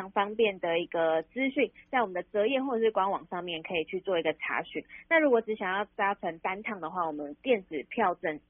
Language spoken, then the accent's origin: Chinese; Penghu County, Taiwan